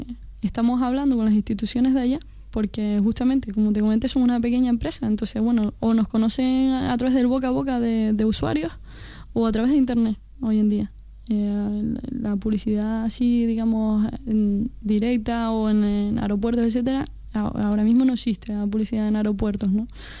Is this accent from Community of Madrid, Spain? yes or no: no; Canary Islands, Spain; Somos canarios